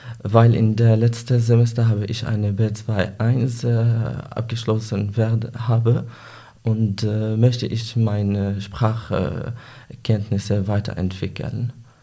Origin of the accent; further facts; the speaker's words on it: Damascus, Damascus Governorate, Syria; German is a second language; now in Bochum, Germany; Ich komme aus Syrien, Damaskus. Ich bin Doktorand im Bereich Stadtplanung am Geographischen Institut an der Ruhr-Universität Bochum.